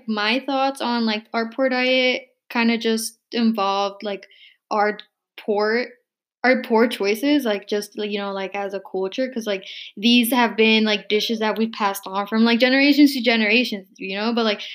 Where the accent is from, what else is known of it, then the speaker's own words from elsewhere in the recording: Stockton, California, United States; I grew up in Stockton.